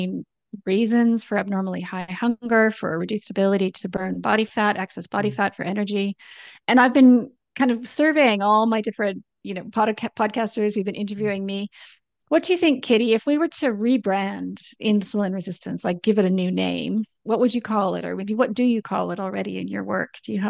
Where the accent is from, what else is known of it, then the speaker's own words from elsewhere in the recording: Canada; also born or lived in Sydney, Australia; So I'm Canadian, we've said. I lived in Sydney for a long time.